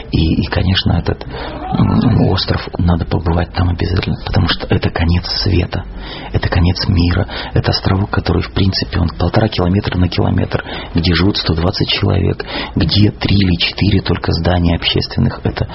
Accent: Russia; Мы сказали, что мы из театра, из России.

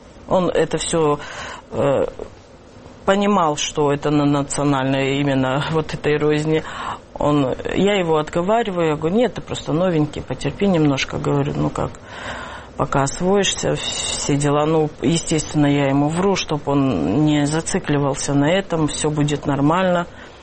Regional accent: Russia; Я говорю, я россиянка, но у меня нету, говорю, флага даже

